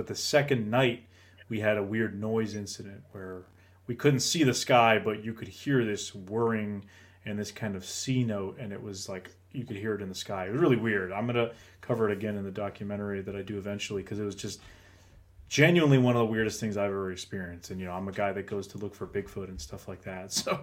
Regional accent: New Hampshire, United States; growing up in New Hampshire, I've always kind of heard of that story and I hike a lot in that area too.

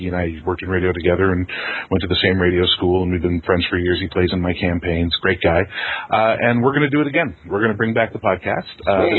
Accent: Canada; I'm Canadian.

